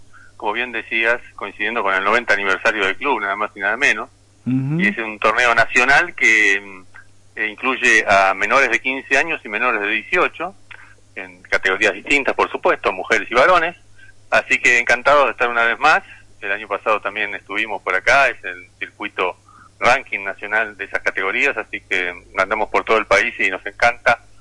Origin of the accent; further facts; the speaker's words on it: Tres Arroyos, Buenos Aires Province, Argentina; soy de la zona, soy de Tres Arroyos, como bien sabes.